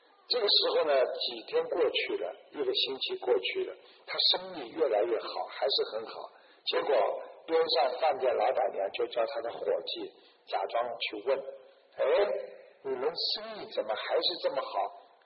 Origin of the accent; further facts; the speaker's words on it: China; 你看，这就是我们中国人的智慧